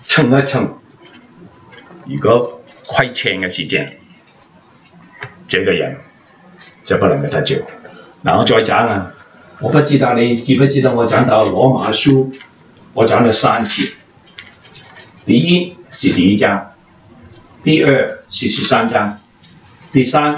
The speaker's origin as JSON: {"language": "Chinese", "country": "China", "said": "我是中国人，我爸爸妈妈是没有先看"}